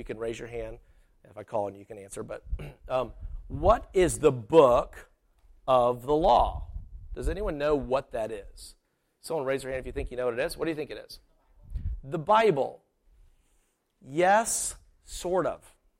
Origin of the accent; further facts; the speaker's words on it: South Carolina, United States; I'm from South Carolina. South Carolina is a southern state, okay? And we don't get a lot of snow.